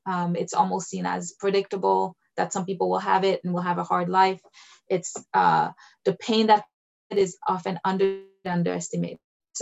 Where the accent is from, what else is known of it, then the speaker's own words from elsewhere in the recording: Haiti; so I grew up in Haiti